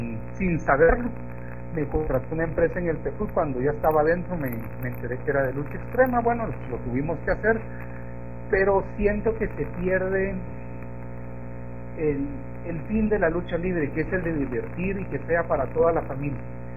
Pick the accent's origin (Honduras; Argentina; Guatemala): Guatemala; y los ha derrotado en mi país, ¿verdad?